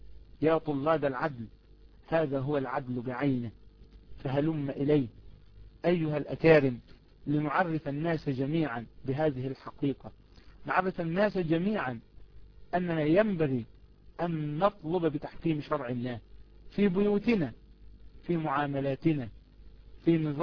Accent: Egypt; فبعض المرشحين عندنا في مصر أعلن برنامجه الانتخابي

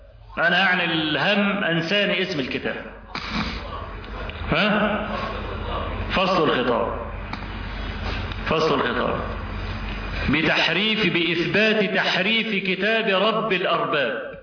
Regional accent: Egypt; انا عايز اعرف نجم البحوث الاسلامية ده شغلته ايه هنا عندنا في مصر؟

